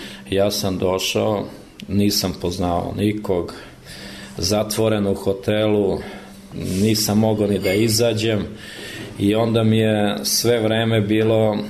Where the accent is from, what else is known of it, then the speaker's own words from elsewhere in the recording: Vlasotince, Southern and Eastern Serbia, Serbia; Došli su neki glasovi do njega da postoji neko ko je od tamo, ko je dobar igrač